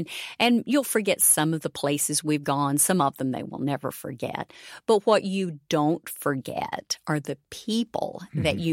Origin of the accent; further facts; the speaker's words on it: Kentucky, United States; I grew up in Eastern Kentucky. I had never been in a coal mine until I went through Leadership Kentucky.